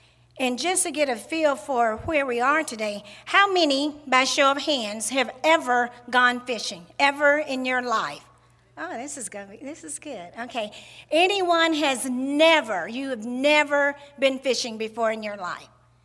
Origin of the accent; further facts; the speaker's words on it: Mississippi, United States; I'm from Mississippi, so in Mississippi we had lots of land.